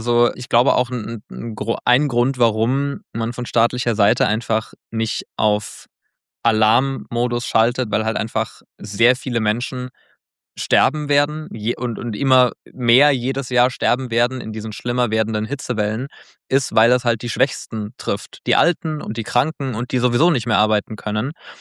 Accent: Baden-Württemberg, Germany; ich komme ja aus Nordbaden, das ist ja ein Katzensprung von Hessen entfernt, auch aus einer ländlichen Gegend

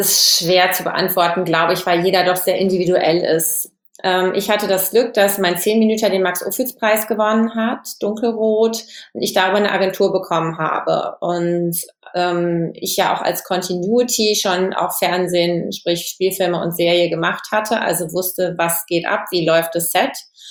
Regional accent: Lorsch, Hesse, Germany; moved away as an adult; also born or lived in Xanten; now in Hamburg, Germany; ich bin relativ viel umgezogen in meiner Jugend und Kindheit und bin zum Großteil aufgewachsen in Lorsch an der Bergstraße, also in Hessen und dann in Xanten am Niederrhein.

